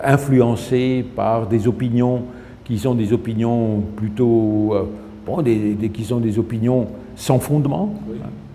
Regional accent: Strasbourg, Grand Est, France; born there; first language Alsatian; Je suis Français. Ma culture est française, ma langue est le français, mais je suis né à Strasbourg. Donc l'Allemagne, c'est à côté. Et mon premier langage, c'était l'alsacien, qui est en fait un dialecte allemand. Mais avant tout, je suis Européen.

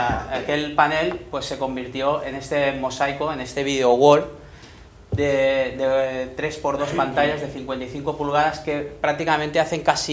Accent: Barcelona, Catalonia, Spain; incluso para los que somos de Barcelona

